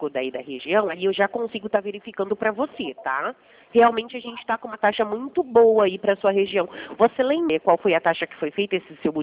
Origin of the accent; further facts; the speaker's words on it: Americana, São Paulo, Brazil; Eu sou daqui da cidade de Americana, né? E por aqui também tá complicado.